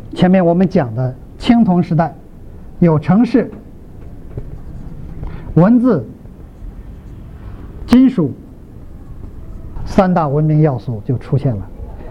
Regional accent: China; 我们大陆人中间，我想在中国大陆，如果大学进行教，小学上到大学，都有这么一个概念

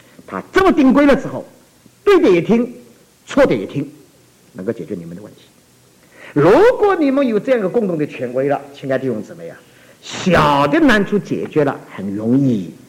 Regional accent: China; 我很佩服我们中国人老的一句话

